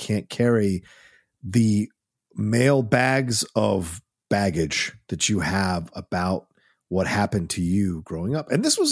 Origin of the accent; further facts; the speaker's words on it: United States; like I'm American, very much gravitated to the American life.